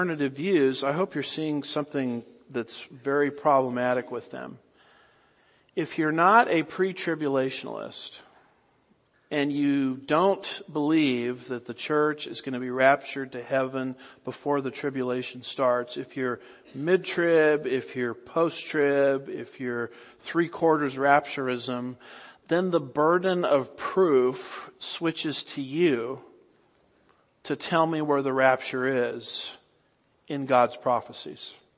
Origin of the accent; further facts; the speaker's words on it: United States; I have in my garage, because I'm an American, and it's my right to have it, two cars